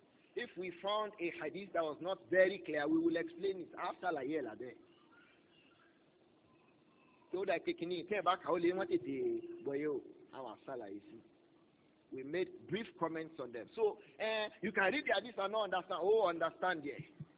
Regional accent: Nigeria; I was the only person who came from Nigeria.

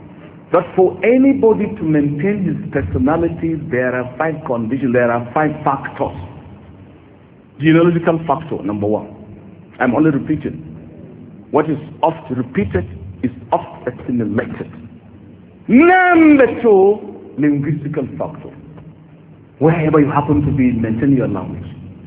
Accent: Nigeria; I am Nigerian. And I'm proud of Nigerian language

